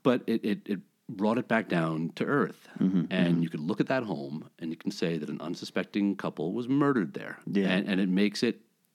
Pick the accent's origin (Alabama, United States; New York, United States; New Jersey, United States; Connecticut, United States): New York, United States; New York City; It's like, you know, I grew up in New York City.